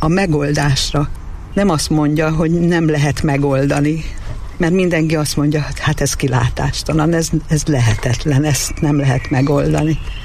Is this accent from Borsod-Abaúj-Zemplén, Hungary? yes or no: yes; Miskolc, Borsod-Abaúj-Zemplén, Hungary; also born or lived in Budapest; én 2000-ig Budapesten laktam, előtte ugye Miskolcon születtem, és miskolci vagyok, de 20 évig ott éltem, és akkor 2000-ben költöztem haza.